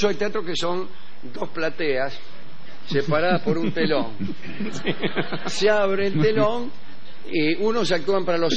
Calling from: Berisso, Buenos Aires Province, Argentina; de Berizo

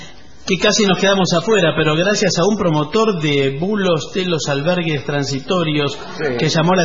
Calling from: Paranacito, Entre Ríos, Argentina; de Paranacito.

